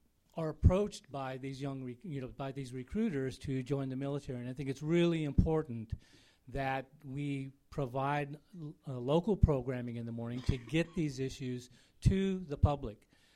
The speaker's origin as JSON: {"language": "English", "town": "San Jose", "region": "California", "country": "United States", "said": "I'm from San Jose."}